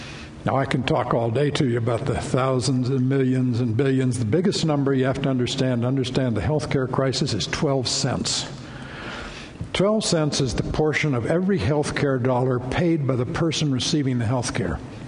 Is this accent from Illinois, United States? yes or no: yes; Champaign, Illinois, United States; born there; I was born in 1941 in Champaign, Illinois, a university town with fine hospitals.